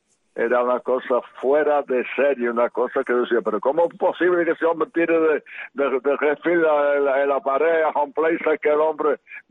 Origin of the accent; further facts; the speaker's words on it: Las Tunas, Cuba; born there; Él nació en Holguín y yo nací en Las Tunas.